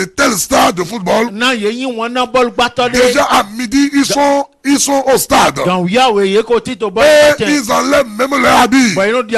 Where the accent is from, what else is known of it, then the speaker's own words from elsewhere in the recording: Benin; Et chez moi, au Bénin, on appelle ça vaudou.